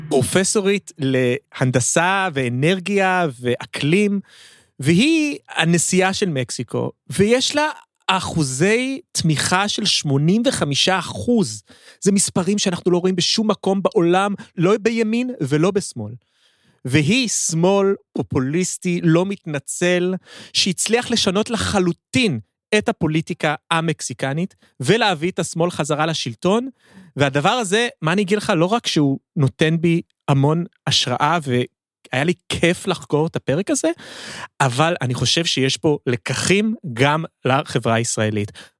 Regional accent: United States; בתור אמריקאי שחוקר תוצאות הברית

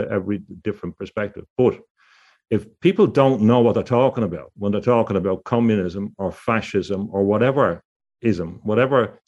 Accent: Dublin, Leinster, Ireland; But when I was growing up in Dublin

